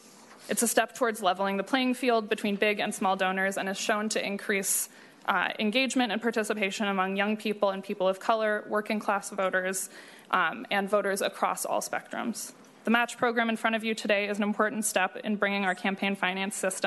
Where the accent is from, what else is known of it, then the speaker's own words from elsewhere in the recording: Seattle, Washington, United States; Growing up in Seattle, I made my first campaign contribution because of public financing.